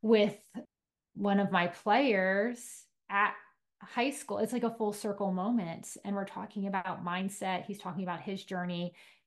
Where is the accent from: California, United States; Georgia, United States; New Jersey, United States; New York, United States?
New Jersey, United States; I grew up in New Jersey